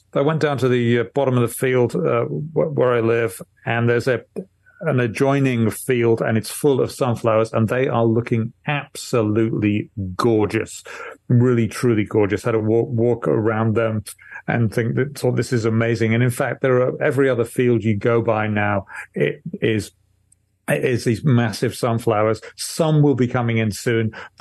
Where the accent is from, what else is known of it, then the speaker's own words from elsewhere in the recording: United Kingdom; now in France; I'm originally from Britain.